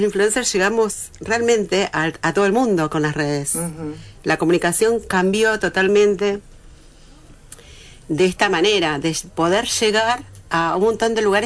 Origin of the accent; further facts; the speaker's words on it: Santa Fe, Argentina; yo soy muy santafesina, quecha, guaraní y mocoví